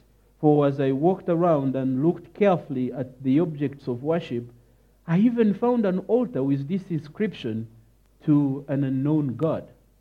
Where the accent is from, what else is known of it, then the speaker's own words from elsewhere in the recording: Uganda; I come from Uganda, and I lead the Africa Center for Apologetics Research within Eastern Africa